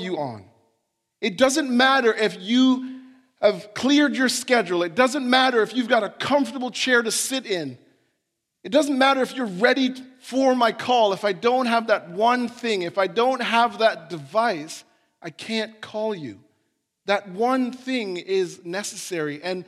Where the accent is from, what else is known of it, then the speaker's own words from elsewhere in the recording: Jamaica; right, I'm Jamaican, I love, that's my thing